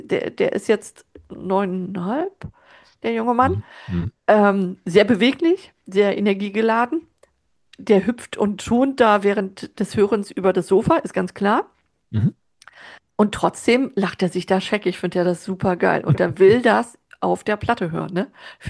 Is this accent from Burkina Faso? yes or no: no; East Germany, Germany; ich bin ja auch in der DDR groß geworden